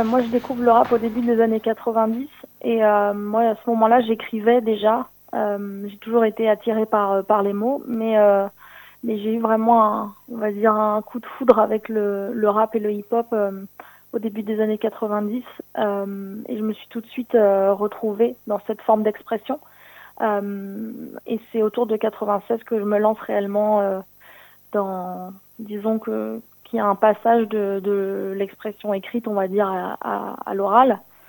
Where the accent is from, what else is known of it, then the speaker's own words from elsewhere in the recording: Brest, Brittany, France; now in Barcelona, Spain; Et puis par la suite, j'ai quitté ma ville, c'est-à-dire j'ai quitté Brest pour aller m'installer à Barcelone